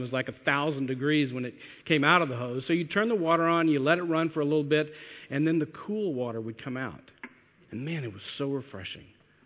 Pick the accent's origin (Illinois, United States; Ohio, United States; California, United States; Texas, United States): Texas, United States; I grew up in Texas, and you know, in the summertime, it's really hot.